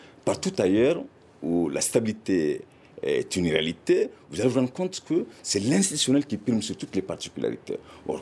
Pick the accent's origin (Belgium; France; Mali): Mali; Moi, je suis des Mali